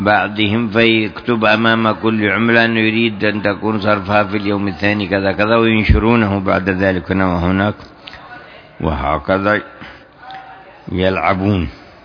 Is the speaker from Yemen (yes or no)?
yes; Hadhramaut, Yemen; فبالأواقي الموجودة عندنا في حضرموت تصير 21 وقية